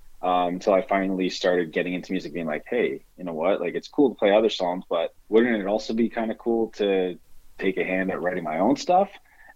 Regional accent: Ajax, Ontario, Canada; now in Port Perry, Canada; Yeah, I was originally from Ajax. Now I'm in Port Perry.

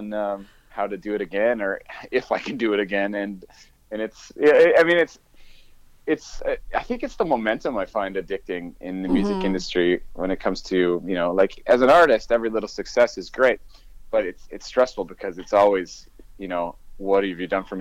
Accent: St. Albert, Alberta, Canada; My hometown show. Yeah, we got … coming out, and we're going to be doing another singer-songwriter thing. And it's right down the road from my house. I'm so excited. I don't think I've ever done a hometown show. Never played in St. Albert.

